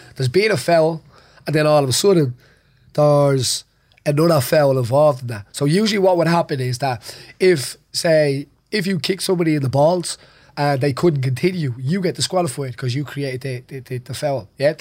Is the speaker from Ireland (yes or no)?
yes; Dublin, Leinster, Ireland; accent: Dublin; my Dublin accent nearly got me into trouble